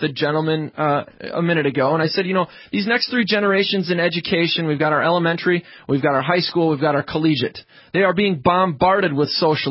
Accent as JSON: {"language": "English", "country": "United States", "said": "well, I'm American, I have a social security card, I have a driver's license, that makes me."}